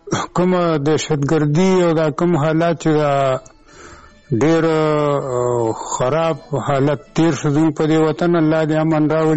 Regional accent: Budhber, Khyber Pakhtunkhwa, Pakistan; او دا زمونږ بس پدری، یعنی پلار نیکه کلی دی، خپل ذاتی کلی مو دی، پیدایش مې همدا دغه دی او استوګنه مې همدغه بډا بیره کې ده.

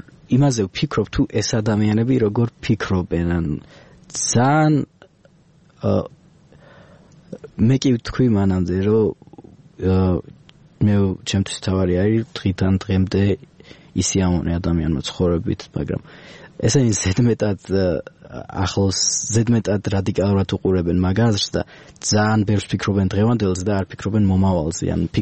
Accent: Tbilisi, Georgia; born there; მაგრამ მე რაც ცხოვრობ, მე რაც დავიბადე, დიდად მწვანე არ იყო და ეხა საერთოდ არ ვიცი რა ემსგავსება თბილისი ამდენი ხეების მოჭრით

